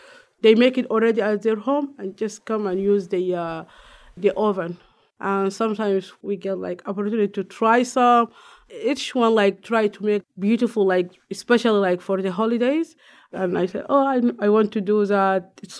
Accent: Sudan; I am from Sudan.

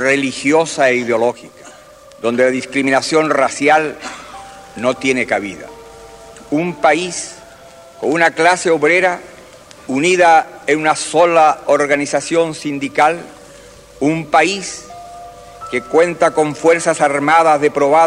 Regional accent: Chile; Vengo de Chile, un país pequeño

